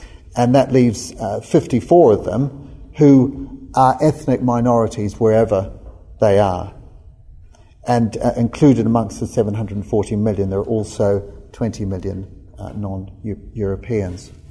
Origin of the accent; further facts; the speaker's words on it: New Zealand; Being a New Zealander and a surgeon, I need to simplify things